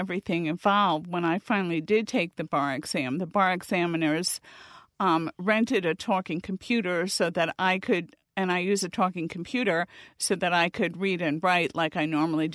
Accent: New York City, New York, United States; now in Ohio, United States; And I grew up in New York City, where driving is more of a handicap. But when I lost my sight, when I moved to Ohio, I had to take the Ohio bar exam

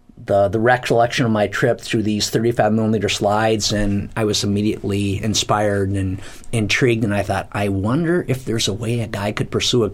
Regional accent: Boscobel, Wisconsin, United States; also born or lived in Platteville; Grew up in Boscobel on the Wisconsin River, a little tiny burg of 2,000 people in southwest Wisconsin. Lived there until early 1970s when my father got promoted and took a job as a store manager in Platteville, Wisconsin, and brought me closer to Dubuque.

